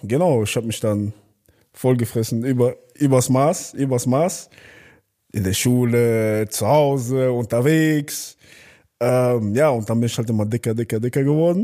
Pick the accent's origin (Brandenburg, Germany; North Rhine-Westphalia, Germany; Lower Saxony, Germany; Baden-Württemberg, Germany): North Rhine-Westphalia, Germany; Bergheim; ich komme aus einer kleinen Stadt, ich komme aus Bergheim. Ja, und es ist quasi ein Dorf.